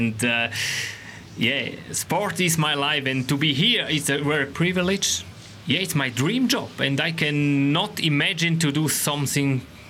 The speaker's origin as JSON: {"language": "English", "country": "Switzerland", "second_language": "English", "said": "I'm Swiss. I'm from Switzerland, and of course, I hope that the Swiss guy will win this race today."}